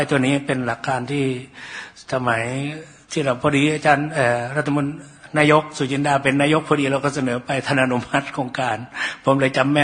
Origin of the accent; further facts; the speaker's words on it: Thailand; บ้านผมอยู่ศรีสะเกษผมก็อาศัยคุ้งน้ำอะไรหาปลากินนะสมัยก่อนนะหานกหาปลามันก็จะอยู่ตามซอกลำห้วยลำคลองนี่แหละครับ